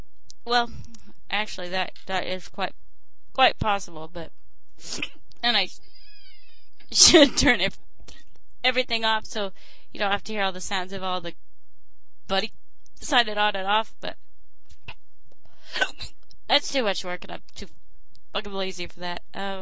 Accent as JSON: {"language": "English", "country": "United States", "said": "I'm an American."}